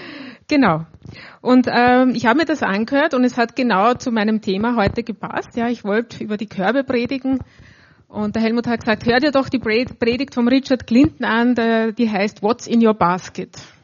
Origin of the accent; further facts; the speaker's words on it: Lower Austria, Austria; Genau, ich komme ja aus dem Land, aus dem Waldviertel, vom Land. Da müsste man sowas eigentlich können.